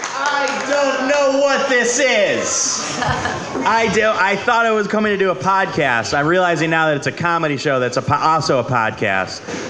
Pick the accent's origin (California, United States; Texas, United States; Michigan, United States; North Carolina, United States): Michigan, United States; Detroit; I'm originally from Detroit.